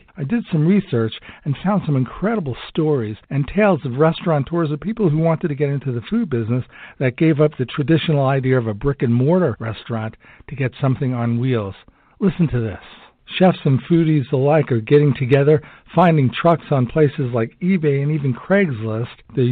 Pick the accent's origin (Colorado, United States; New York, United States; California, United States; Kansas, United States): New York, United States; the growth of food trucks happening a little bit faster than in other parts of the country, like in my hometown, New York.